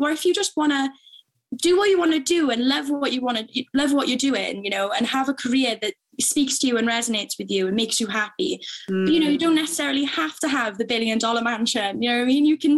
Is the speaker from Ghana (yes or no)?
no; Wales, United Kingdom; growing up in Wales especially